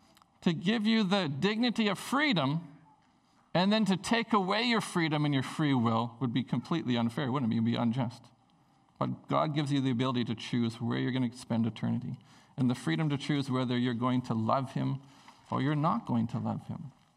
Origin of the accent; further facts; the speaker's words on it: Prince Rupert, British Columbia, Canada; I grew up in Prince Rupert.